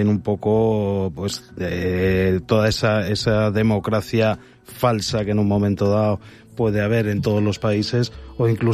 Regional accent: Spain; Pasional somos nosotros los españoles.

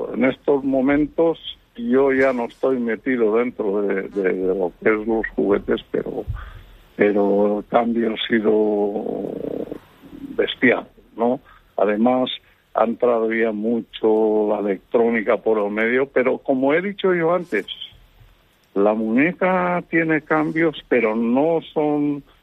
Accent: Onil, Valencian Community, Spain; A veces voy por España, por algún sitio, y me dicen, ¿de dónde es usted? Y le digo, pues de O'Neill. Ah, O'Neill, ¿y eso dónde está? Digo, pues es un pueblecito que canta así

